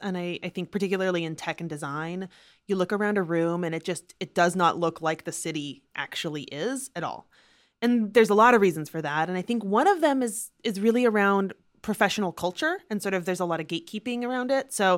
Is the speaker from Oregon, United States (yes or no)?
yes; Oregon, United States; You know, I grew up mostly in Oregon.